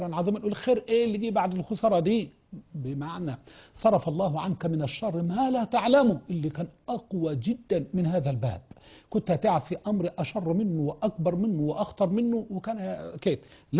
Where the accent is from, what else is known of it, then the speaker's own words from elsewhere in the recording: Egypt; انت عارف احنا مصريين بنحب نتفرج يعني